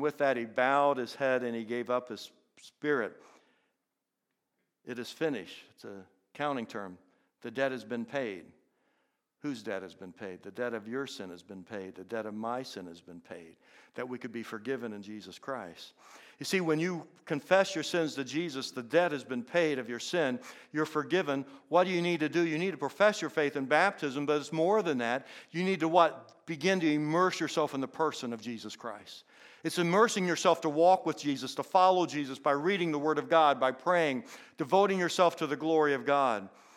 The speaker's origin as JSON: {"language": "English", "region": "Indiana", "country": "United States", "tie": "born or raised there", "said": "I grew up in Indiana, so guess what sport I liked? I liked basketball."}